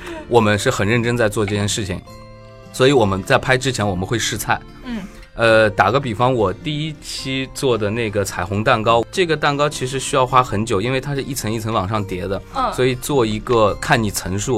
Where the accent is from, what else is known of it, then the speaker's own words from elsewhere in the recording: Shanghai, China; 因为我小时候从小在上海长大的，对，我们就住在那个静安区的那个特别小的那种棚户区里面